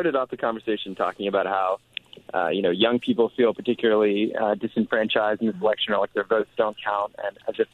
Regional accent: Georgia, United States; because I live in a swing state now, but I grew up in Georgia, and I have a lot of friends there

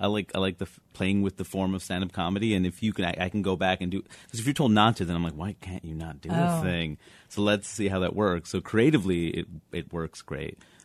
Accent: Queens, New York, United States; I grew up in Queens, New York, which is the most diverse place in the world.

